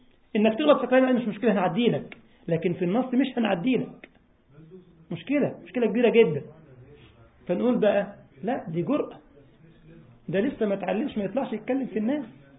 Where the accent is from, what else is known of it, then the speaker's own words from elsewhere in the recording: Egypt; زي اخ الله يبارك له، عندنا برضو في مصر، هو اخي ما شاء الله مجتهد في طلب العلم على خير يعني